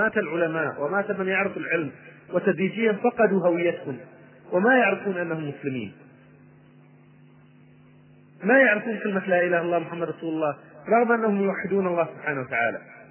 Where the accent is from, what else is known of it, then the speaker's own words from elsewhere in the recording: Kenya; Arabic is a second language; عندنا في كينيا